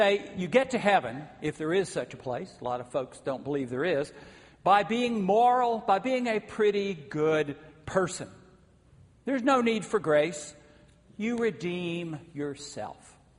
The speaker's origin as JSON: {"language": "English", "region": "the South", "country": "United States", "tie": "born or raised there", "said": "I saw this a lot growing up in the South."}